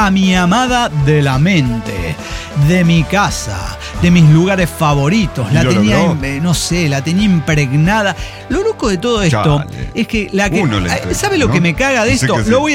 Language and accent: Spanish; Mexico City, Mexico; now in Madrid, Spain; yo soy del DF, pero vivo en Madrid hace 13 años.